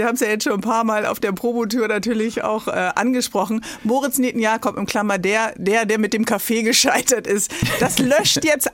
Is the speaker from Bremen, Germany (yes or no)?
yes; Bremen, Germany; born there; Ich komme ja gebürtig aus Bremen